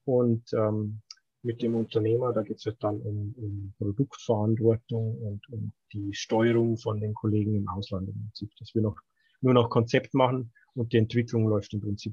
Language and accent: German; Bavaria, Germany; ich bin jetzt kein gebürtiger Franke, sondern eher ein bisschen weiter unten in Bayern.